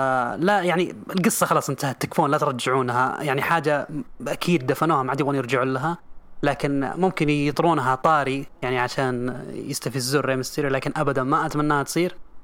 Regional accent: Saudi Arabia; وهو ممكن يتوج عندنا في السعودية

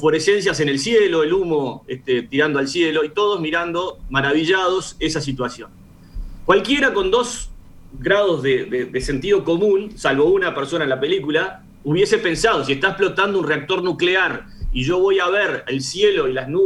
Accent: Uruguay; Y ese es el límite que creo que los uruguayos deberíamos tener la honestidad intelectual de conversarlo.

